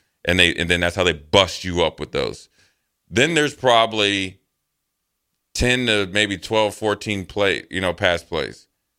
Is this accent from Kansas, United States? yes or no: no; Frederick, Maryland, United States; one of my fondest memories growing up in Frederick, Maryland, was when at that time they were called the Redskins.